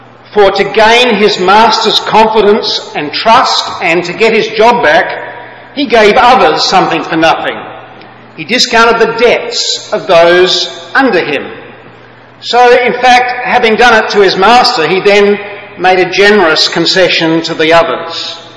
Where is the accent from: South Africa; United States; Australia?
Australia; Melbourne, Victoria; they're going to my hometown, Melbourne, to go shopping, of course.